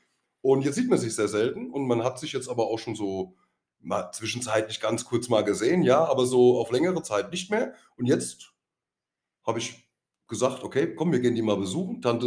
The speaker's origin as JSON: {"language": "German", "region": "East Germany", "country": "Germany", "said": "Wir kommen ja alle aus dem Osten."}